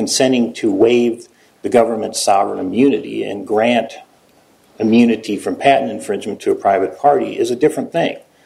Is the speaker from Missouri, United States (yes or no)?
yes; St. Louis, Missouri, United States; I'm from St. Louis. I prefer to be there, Judge.